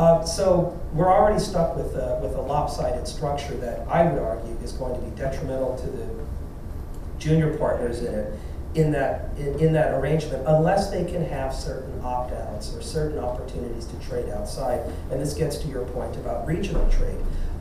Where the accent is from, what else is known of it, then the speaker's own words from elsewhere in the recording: Chicago, Illinois, United States; Of course, as a Chicagoan, I grew up during the era of Richard J. Daley.